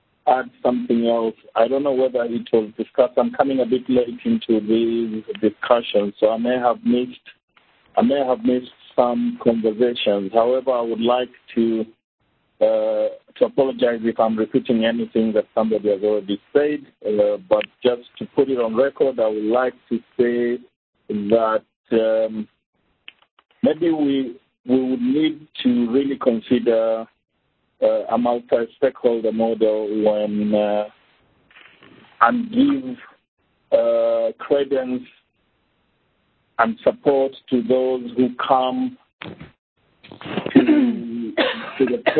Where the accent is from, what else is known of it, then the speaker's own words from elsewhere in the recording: Kenya; if you take my home country of Kenya, there are certain specific geographic names that have a direct link to community.